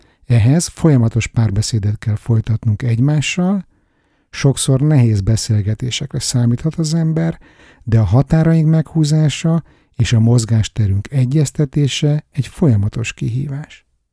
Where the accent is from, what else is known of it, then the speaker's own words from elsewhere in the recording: Hungary; now in Sweden; Ehhez viszont sajnos el kellett költöznem otthonról. A remény, hogy egyszer a szülőhazámban is szabad lehetek majd, sosem hal meg.